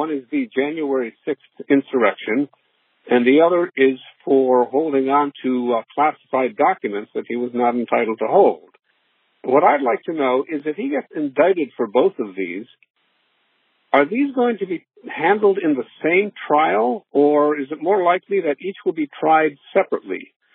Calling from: Los Angeles, California, United States; I'm calling from Los Angeles.

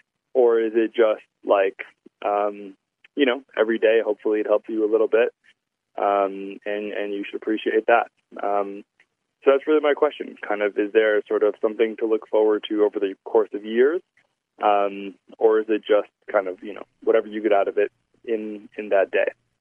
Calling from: New York City, New York, United States; I'm calling you from New York City.

